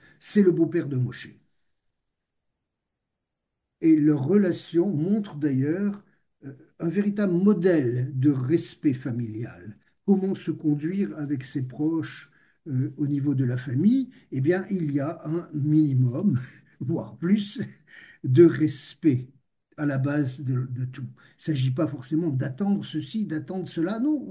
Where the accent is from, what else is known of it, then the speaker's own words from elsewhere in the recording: Annaba, Annaba Province, Algeria; On marchait côte à côte à Beaune, en Algérie, ma ville natale